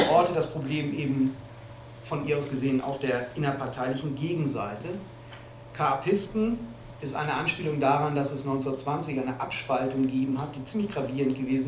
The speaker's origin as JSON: {"language": "German", "region": "Hamburg", "country": "Germany", "said": "in Hamburg, wo ich herkomme"}